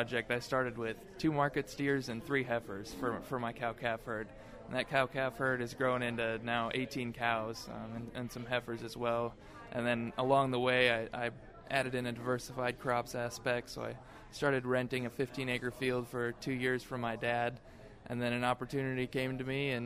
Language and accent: English; Nashua, Iowa, United States; I'm from Nashua, Iowa, which is rural northeast Iowa.